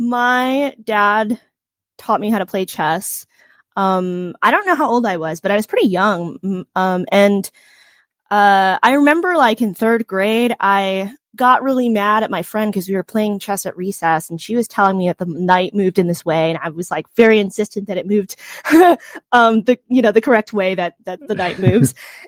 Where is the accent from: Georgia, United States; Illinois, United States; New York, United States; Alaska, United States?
New York, United States; I'm from Long Island in New York, and I went to Long Island Chestnuts there